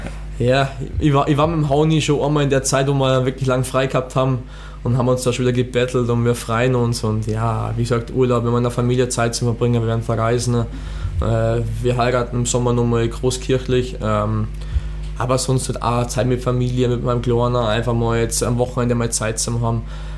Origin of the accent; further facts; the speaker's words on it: Rosenheim, Bavaria, Germany; für mich schon so als Einheimischer, als gebürtiger Rosenheimer